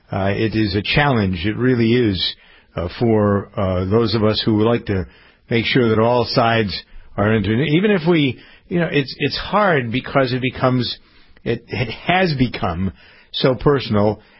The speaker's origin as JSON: {"language": "English", "town": "Framingham", "region": "Massachusetts", "country": "United States", "tie": "born or raised there", "said": "he grew up in my hometown of Framingham, Massachusetts, moved to California."}